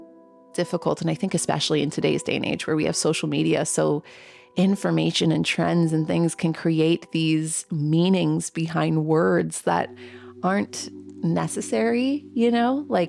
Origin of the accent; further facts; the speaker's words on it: Canada; growing up, I had to learn French Canadian because I am a Canadian, and I learned some French. I'm not very good at it